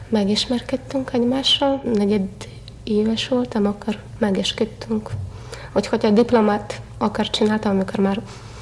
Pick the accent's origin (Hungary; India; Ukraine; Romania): Ukraine; Dniprodzerzhynsk, Dnipropetrovsk Oblast; born there; Hungarian is a second language; also born or lived in Donetsk / Kyiv / Poland; elég jól beszélek magyarul, amennyivel nem vagyok magyar, hanem szovjet állampolgára vagyok. Ukrán köztársaságban születtem, Dnyeprodzerzsinszkban, és utána vándoroltunk, mert az édesapám katona volt, Donyeck, elég nagy város.